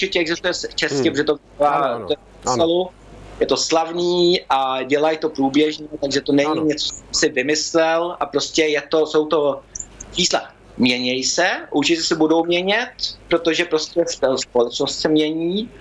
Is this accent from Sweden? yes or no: yes; Stockholm, Stockholm County, Sweden; also born or lived in Uppsala; já si pamatuju první pizzerii ve Stockholmu, když jsem byl dítě, nebo v Uppsale. A Švédsko se změnilo a mění